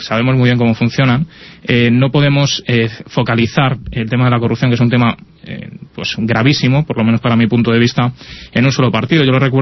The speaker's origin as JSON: {"language": "Spanish", "town": "Valdemoro", "region": "Community of Madrid", "country": "Spain", "said": "Yo vengo de Valdemoro y evidentemente sabéis todos por lo que hemos pasado los últimos meses"}